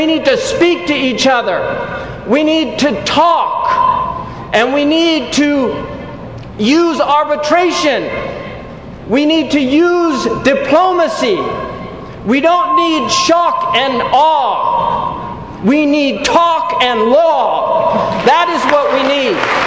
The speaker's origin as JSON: {"language": "English", "country": "United States", "said": "I said, \"I'm an American,\" and I raised my hands in mock surrender and said, \"But I'm a peaceful American, and I represent the majority of Americans."}